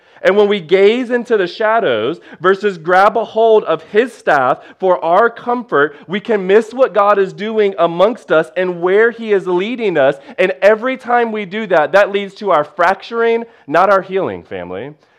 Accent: Detroit, Michigan, United States; I grew up in Detroit, okay? I don't like the woods.

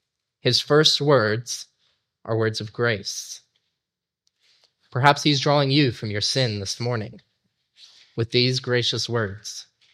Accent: Salt Lake City, Utah, United States; Now, I grew up in Salt Lake City, Utah, and the church that I grew up in was built by Dutch immigrants

